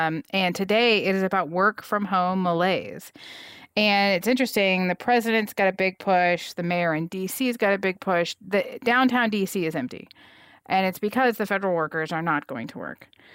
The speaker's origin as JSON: {"language": "English", "region": "Montana", "country": "United States", "said": "I got the job because I was from Montana, and I think the executive director at the time liked Montana."}